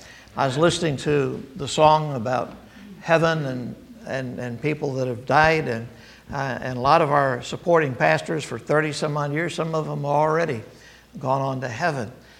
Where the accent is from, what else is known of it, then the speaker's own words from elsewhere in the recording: Illinois, United States; I said, Lord, I've had enough of the cold and the snow. I grew up in Illinois.